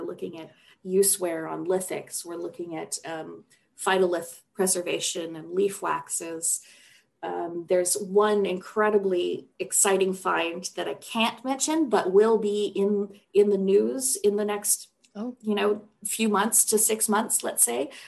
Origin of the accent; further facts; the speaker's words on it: Canada; as a Canadian girl